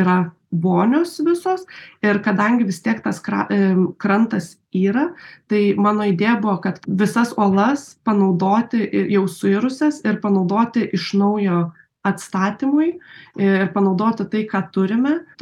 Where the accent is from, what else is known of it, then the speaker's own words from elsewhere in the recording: Klaipėda, Klaipėda County, Lithuania; aš pati esu iš Klaipėdos ir mačiau šį procesą gyvai, augusi tenai